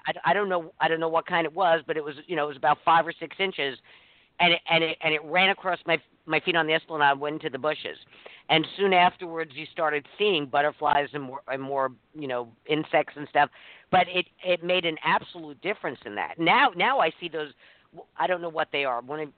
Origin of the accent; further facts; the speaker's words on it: East Coast, United States; I'm originally from the East Coast, right?